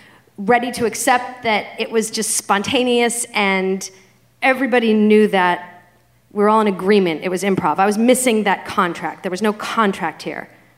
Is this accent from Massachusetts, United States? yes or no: yes; Boston, Massachusetts, United States; born or raised there